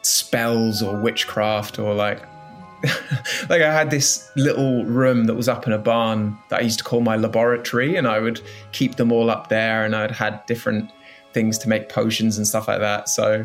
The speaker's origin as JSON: {"language": "English", "town": "Isle of Arran", "region": "Scotland", "country": "United Kingdom", "tie": "born or raised there", "said": "I grew up on an island in Scotland called the Isle of Arran."}